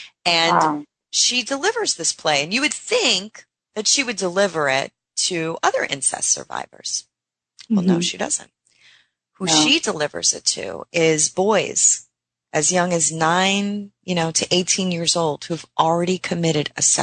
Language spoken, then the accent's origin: English; Brooklyn, New York, United States; And she goes, you know when you meet somebody, and I'm from Brooklyn, right?